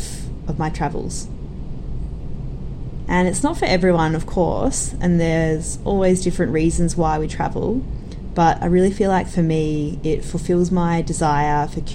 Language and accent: English; Victoria, Australia; I actually even had a look at my home state in Victoria